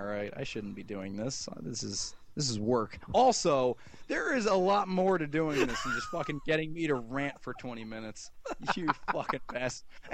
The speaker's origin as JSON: {"language": "English", "region": "New Jersey", "country": "United States", "accent": "Jersey", "said": "Well, I know everyone makes fun of my Jersey accent"}